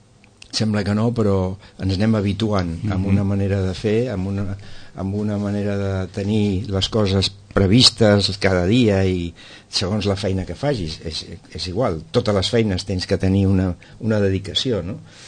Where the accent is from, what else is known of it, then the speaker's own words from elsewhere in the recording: Barcelona, Catalonia, Spain; also born or lived in Argentina; Doncs mira, veníem de Barcelona, perquè bé, jo vaig néixer a Amèrica, vaig néixer durant la Guerra Civil.